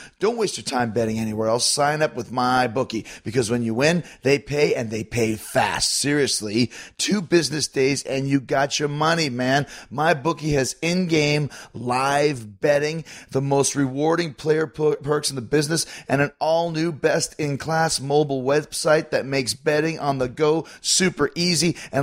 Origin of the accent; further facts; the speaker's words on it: Winnipeg, Manitoba, Canada; growing up in Winnipeg